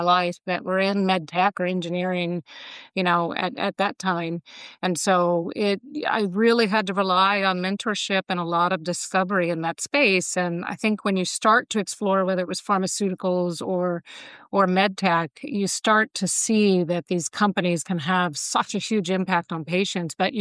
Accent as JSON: {"language": "English", "town": "Tampa", "region": "Florida", "country": "United States", "tie": "born or raised there", "said": "You know, I grew up in Tampa Bay, Florida, and with kind of early aspirations to become a physician and a surgeon."}